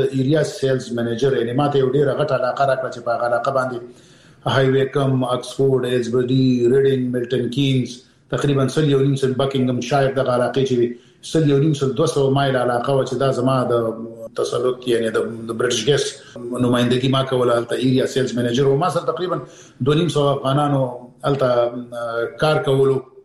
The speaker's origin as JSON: {"language": "Pashto", "town": "Peshawar", "region": "Khyber Pakhtunkhwa", "country": "Pakistan", "tie": "born or raised there", "said": "زه پېښور کې د اول صف نه نیولې تر 12 پورې مالته درس ویلې دی."}